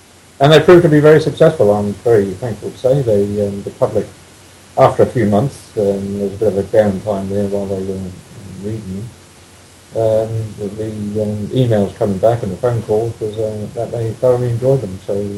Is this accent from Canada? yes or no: no; England, United Kingdom; moved away as an adult; now in New Zealand; I was born in England. I'm a POM, I suppose.